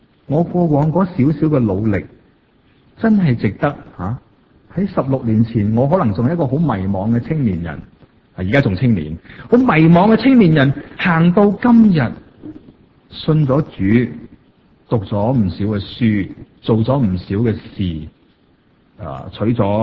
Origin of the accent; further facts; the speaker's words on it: Hong Kong; 我哋香港人